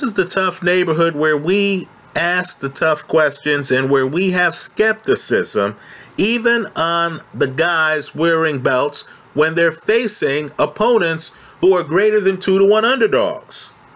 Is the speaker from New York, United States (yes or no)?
yes; New York City, New York, United States; Folks, I was raised in New York City.